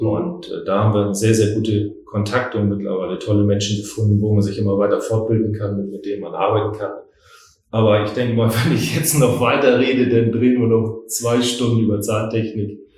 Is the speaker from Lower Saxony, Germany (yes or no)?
no; Hamburg, Germany; moved away as an adult; now in Schwerin, Germany; Und bin Hamburger und mich hat es halt nach Schwerin verschlagen.